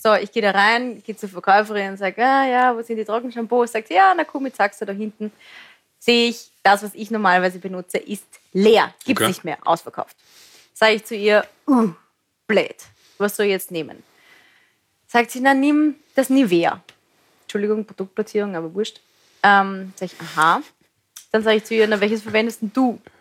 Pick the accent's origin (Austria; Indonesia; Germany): Austria; Lower Austria; also wie gesagt, ich bin aus Niederösterreich